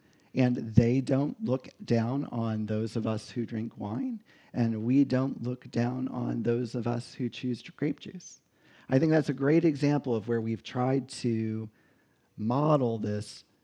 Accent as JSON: {"language": "English", "region": "Delaware", "country": "United States", "tie": "born there", "said": "I'm a Yankee, right? I was born in Delaware. My mother calls me the foreigner."}